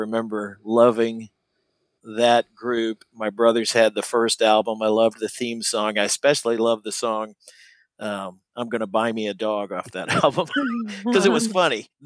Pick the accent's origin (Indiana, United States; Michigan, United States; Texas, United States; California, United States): Indiana, United States; Buckskin; also born or lived in Evansville; Well, I was born in Evansville, Indiana, but lived in Buckskin. You ever heard of Buckskin?